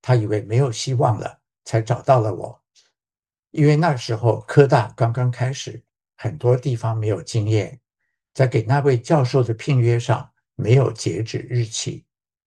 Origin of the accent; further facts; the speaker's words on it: Taiwan; also born or lived in China; now in United States; 我们夫妇两位其实都是在中国大陆出生的，但小时候被父母带去台湾长大，之后就一直留在美国